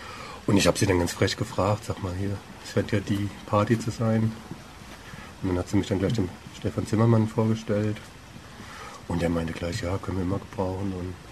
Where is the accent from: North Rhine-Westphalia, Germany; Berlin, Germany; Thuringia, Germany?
Berlin, Germany; now in Freiburg, Germany; Ja, ich bin aus Berlin. Lebe seit 3 Jahren in Freiburg, im Freiburger Umland